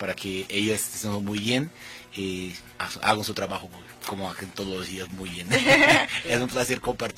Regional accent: Brazil; Spanish is a second language; soy brasileño y estoy aquí en Ovo desde 2024

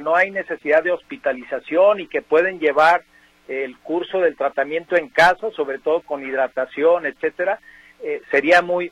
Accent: Jalisco, Mexico; soy de Jalisco

